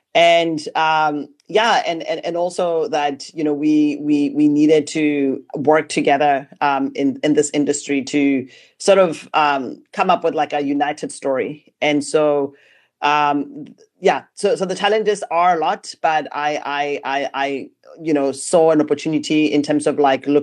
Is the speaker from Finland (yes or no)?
no; South Africa; first language Setswana; English is a second language; means a stream of water in my native language, Setswana.